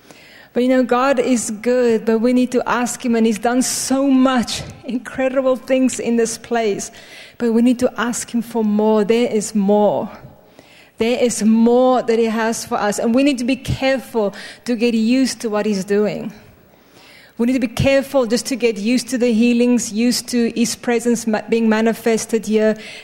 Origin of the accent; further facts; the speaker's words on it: South Africa; born there; Where I was born in South Africa, we drive on the left side of the road.